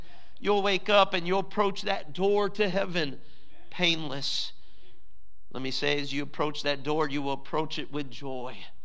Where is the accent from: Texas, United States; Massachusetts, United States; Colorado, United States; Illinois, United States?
Texas, United States; Well, I tell them I'm from Texas.